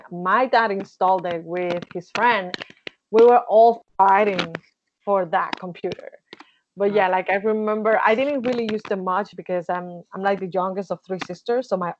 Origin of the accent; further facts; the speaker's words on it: Dominican Republic; English is a second language; now in Toronto, Canada; when I talk to people can hear my accent. So yeah, you have to explain that I'm from the Dominican Republic, that I was born and raised there. And I am currently in Toronto, Canada.